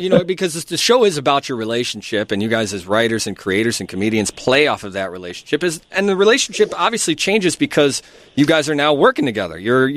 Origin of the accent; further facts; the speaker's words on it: Chicago, Illinois, United States; I'm from Chicago. I don't understand.